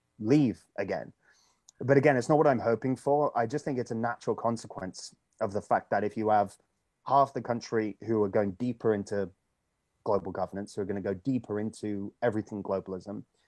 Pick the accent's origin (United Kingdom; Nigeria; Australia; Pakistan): United Kingdom; You know, I come from the United Kingdom originally.